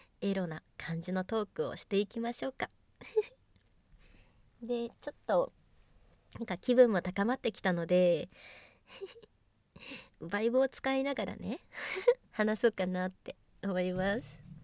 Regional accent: Kanagawa, Japan; 出身地は神奈川県です。

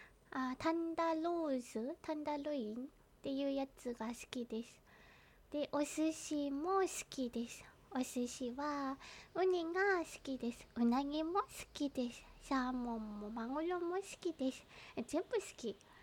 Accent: Kanagawa, Japan; 出身地は神奈川です。

